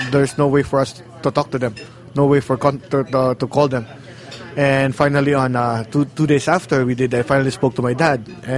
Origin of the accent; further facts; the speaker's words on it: Ormoc, Eastern Visayas, Philippines; now in New York, United States; I'm from New York. But originally, I'm from Ormoc City, Leyte, one of the hardest hit areas in the Philippines.